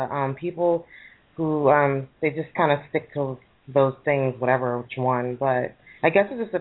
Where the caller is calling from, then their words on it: Pennsylvania, United States; Pennsylvania.